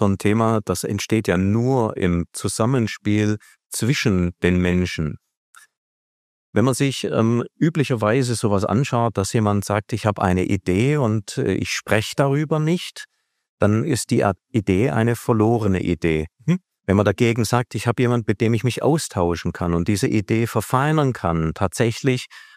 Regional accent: Baden-Württemberg, Germany; Ich bin eine Schwabe

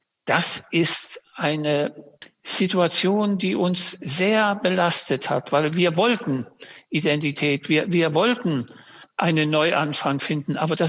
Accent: Heidelberg, Baden-Württemberg, Germany; born there; Wir wohnten zum Beispiel in Mannheim. Mannheim, das ist hier in der Nähe von Heidelberg. Ich bin ja in Heidelberg geboren.

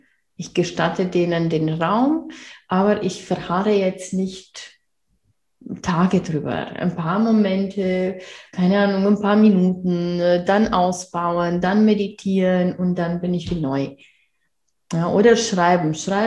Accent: Romania; German is a second language; now in Germany; ich lebe ja seit 7 Jahren jetzt in Deutschland. Ich komme ja ursprünglich aus Rumänien. Und wir Osteuropäer sind ein bisschen, ja, emotionaler

